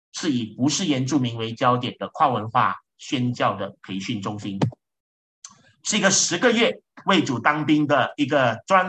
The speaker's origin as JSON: {"language": "Chinese", "country": "Malaysia", "tie": "born or raised there", "said": "如果我们有受中文教育的，我们就会像我这样，我们都精通中文的，但是我们也非常的熟悉马来文啊，这是我们的官方语言。"}